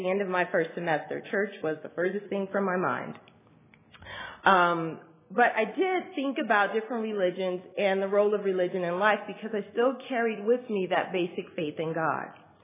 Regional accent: Illinois, United States; To tell you a little bit about my background, I grew up in Illinois, as Jeremy stated. My parents were Baptists, and they taught us really strong moral values.

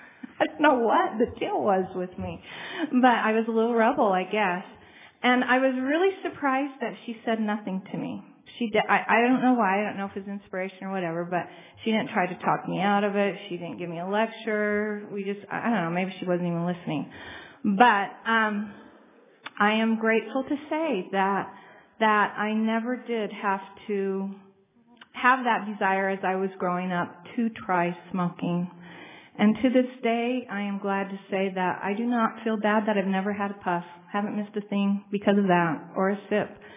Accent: California, United States; In the early 60s, I was a young girl growing up in California among the hippies.

